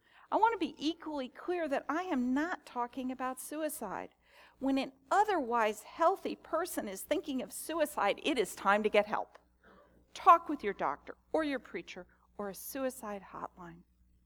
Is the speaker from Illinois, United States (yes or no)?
no; Maryland, United States; now in Virginia, United States; nor in my home state in Maryland.